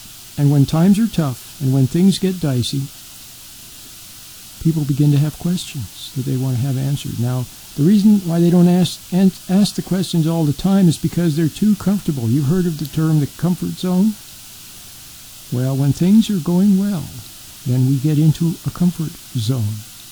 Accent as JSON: {"language": "English", "region": "Utah", "country": "United States", "tie": "born or raised there", "also_born_or_lived": "Wyoming", "said": "I grew up in Utah. That's right, I was born in Wyoming, grew up in Utah. Went to San Francisco to go to school, to go to college."}